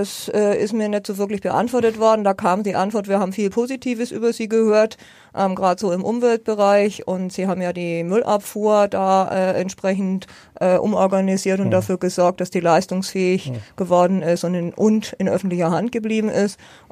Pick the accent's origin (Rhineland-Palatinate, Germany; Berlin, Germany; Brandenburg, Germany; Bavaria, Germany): Bavaria, Germany; Nuremberg; Ich bin gebürtige Nürnbergerin und habe 44 Jahre in Nürnberg gelebt.